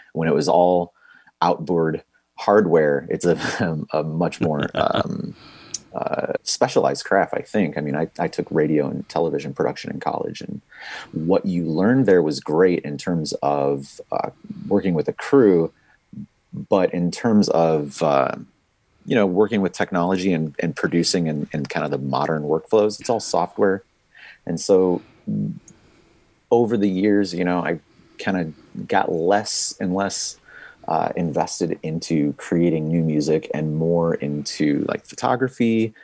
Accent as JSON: {"language": "English", "town": "Chicago", "region": "Illinois", "country": "United States", "tie": "born or raised there", "said": "So, you know, I grew up around the Chicagoland, you know, have family in other places like Pittsburgh and out on the East Coast."}